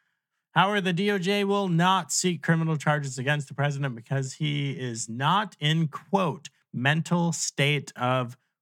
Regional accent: New York, United States; So I'm from New York.

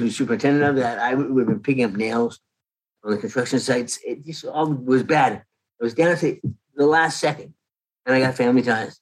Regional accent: Canada; moved away as an adult; now in United States; I came from Canada in 1979.

